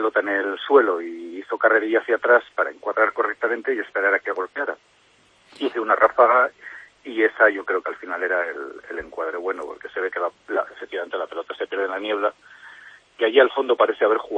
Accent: Castile and León, Spain; En una pequeña aldea de la pedanía de Quintana del Castillo, en la Cepeda Alta, casi en la Omaña. Es un lugar apartado, entre suaves colinas antes de llegar a las Omañas, a 1000 metros de altura sobre el nivel del mar.

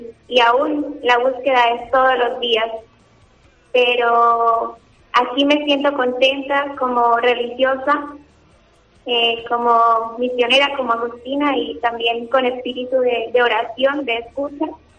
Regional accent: Colombia; now in Almería, Spain; soy de Colombia, misionera Agustina Recoleta. Tengo 23 años y pues por aquí en Almería casi un mes.

